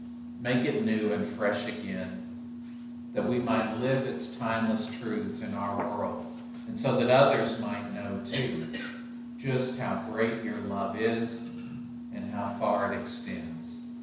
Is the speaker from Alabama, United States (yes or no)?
no; Tennessee, United States; I love it. It's probably because I'm from Tennessee.